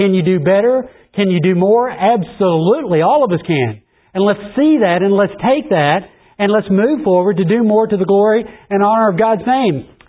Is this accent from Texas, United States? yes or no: no; Indiana, United States; Whenever I grew up in Indiana, we grew up at tractor pools and things of that nature